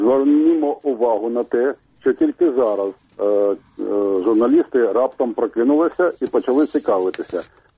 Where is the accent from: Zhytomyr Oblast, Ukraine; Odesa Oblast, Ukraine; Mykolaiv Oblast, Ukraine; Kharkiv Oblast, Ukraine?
Kharkiv Oblast, Ukraine; Kharkiv; я з Харкова.